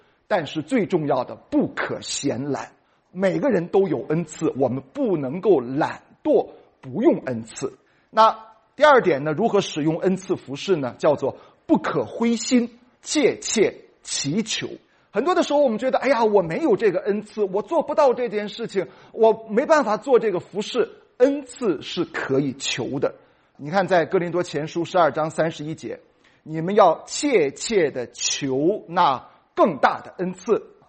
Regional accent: northern China, China; 所以亲爱的弟兄姊妹，我是一个北方人啊

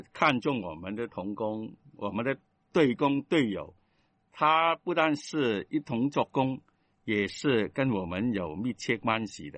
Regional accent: Guangdong, China; 这个是我们广东人的

